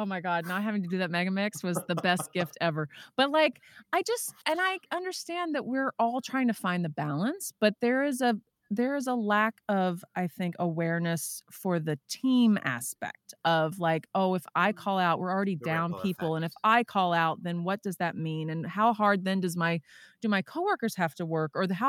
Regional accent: Texas, United States; I'm from Texas originally.

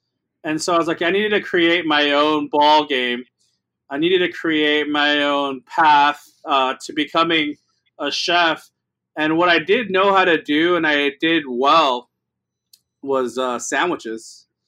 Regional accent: Los Angeles, California, United States; Maybe it's because I grew up in East LA and, you know, we were always handed a bag of lemons and we always had to make lemonade.

